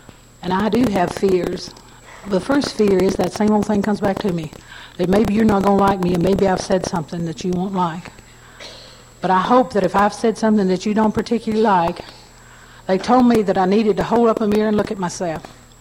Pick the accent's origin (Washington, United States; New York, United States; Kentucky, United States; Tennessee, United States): Kentucky, United States; as I was born and raised in Logan County, Kentucky.